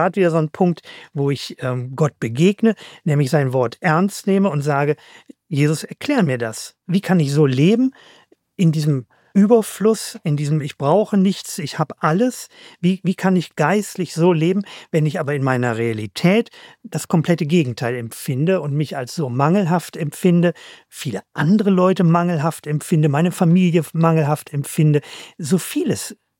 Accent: North Rhine-Westphalia, Germany; wir kommen aus dem Nordgebiet, also der Nordpunkt unseres Bundeslandes liegt nur 20 Kilometer entfernt. Insofern sind wir aus Nordostwestfalen

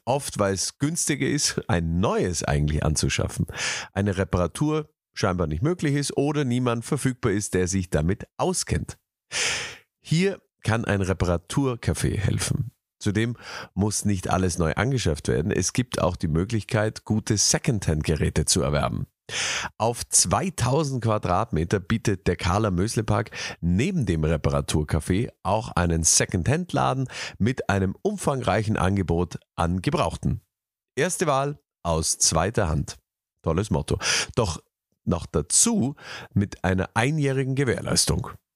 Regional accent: Vorarlberg, Austria; in Vorarlberg, hier bei uns im Ländle

